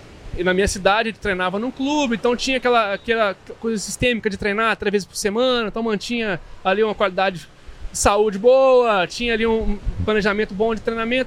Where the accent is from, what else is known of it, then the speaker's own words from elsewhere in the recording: Cataguases, Minas Gerais, Brazil; moved away as an adult; also born or lived in Juiz de Fora; Eu sou mineiro de Cataguases. Mas eu morei muito tempo em Juiz de Fora.